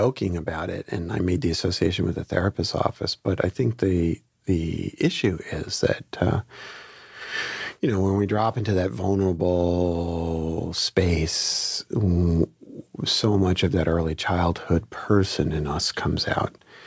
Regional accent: Brooklyn, New York, United States; So I grew up in Flatbush, East 26th Street and Avenue D, 377 East 26th Street between D and Clarendon Road, just to be specific.

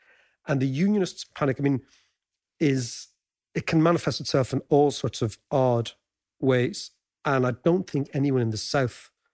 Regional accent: Ireland; it's up to us as Irish people

